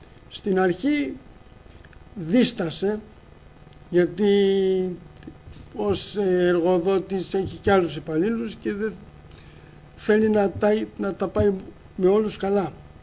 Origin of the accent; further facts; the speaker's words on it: Volos, Thessaly, Greece; now in Athens, Greece; κατάγομαι και εγώ, έχω καταγωγή από το Πήλιο, χρόνια και εγώ παιδί μεγάλωσα μέσα στην εκκλησία του Βόλου.